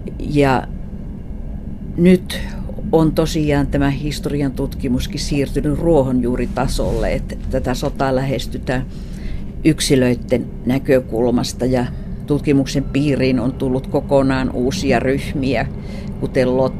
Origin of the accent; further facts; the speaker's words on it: Lieksa, North Karelia, Finland; Minä olen kotoisin Lieksasta ja Lieksan miehet olivat siellä rajan takana Rukajärvelle.